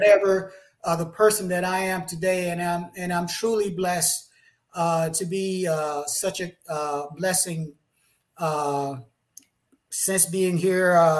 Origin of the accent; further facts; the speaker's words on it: Atlantic, Alabama, United States; I was born and raised in Alabama, a little small ghost town called Atlantic, Alabama. It was nine of us in the family, five sisters, four brothers. We grew up in the country.